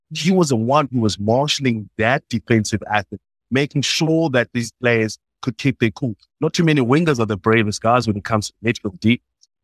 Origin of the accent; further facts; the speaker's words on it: South Africa; us as South African of the game, we're becoming much more brave.